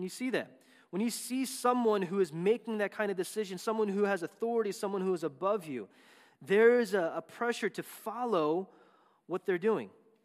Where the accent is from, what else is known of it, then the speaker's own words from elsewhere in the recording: East Coast, United States; I know there's no ocean nearby here, but I grew up on the East Coast, so there was an ocean nearby.